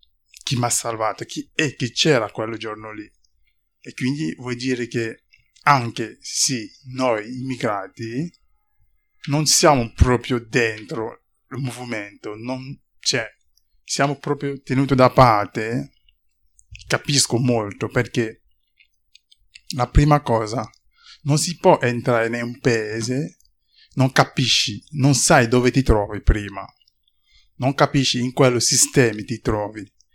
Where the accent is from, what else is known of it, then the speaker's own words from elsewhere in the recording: Cameroon; Italian is a second language; now in Italy; vengo dal Camerun, e sono in Italia da 2 anni